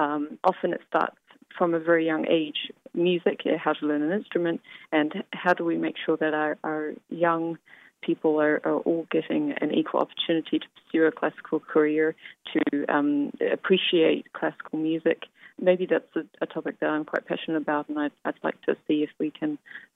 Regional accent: Wellington, New Zealand; it kind of makes me very homesick because it's about my hometown, Wellington. It's the windiest city in the world.

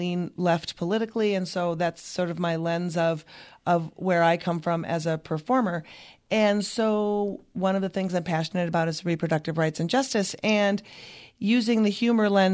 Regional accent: Minnesota, United States; I'm from Minnesota, which is an incredible state for bringing in refugees.

